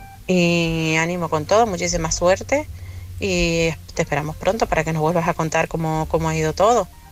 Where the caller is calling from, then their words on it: Tenerife, Canary Islands, Spain; de Tenerife.